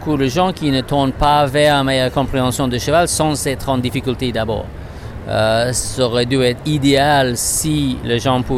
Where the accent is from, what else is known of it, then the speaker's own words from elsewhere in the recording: Australia; French is a second language; peut-être vous entendre que j'ai un léger accent et je suis australien, donc, mais je parle français le mieux que je peux.